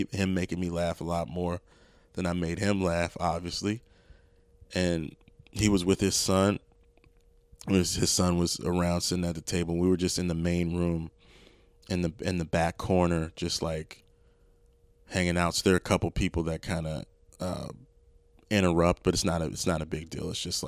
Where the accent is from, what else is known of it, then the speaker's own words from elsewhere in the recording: Maryland, United States; Yeah, Prince George's County. Prince it's like George's. right outside of D.C., not far from Andrews Air Force Base.